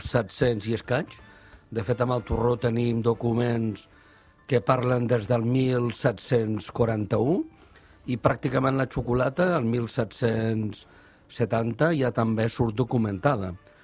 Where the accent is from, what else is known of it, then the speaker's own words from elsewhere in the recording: Agramunt, Catalonia, Spain; jo sóc agramontí de Soca i Arrel, i porto el torró pràcticament també a les meves venes.